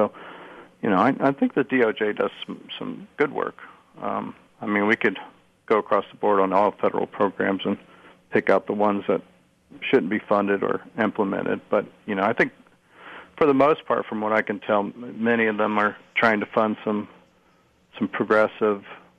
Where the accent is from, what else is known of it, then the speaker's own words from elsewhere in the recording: Columbus, Ohio, United States; But I'm from Columbus, Ohio, and grew up right near Ohio State when I was little